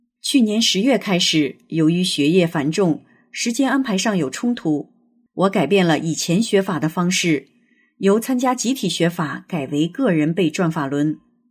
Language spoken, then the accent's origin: Chinese; China; 我在中国大陆长大